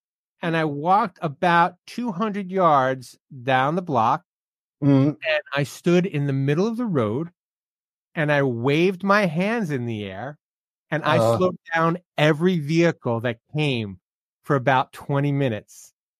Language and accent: English; New Jersey, United States; the state of New Jersey at one point set up a roadblock on St. Patrick's Day in my hometown. The police got. Just to give you an idea of where I come from.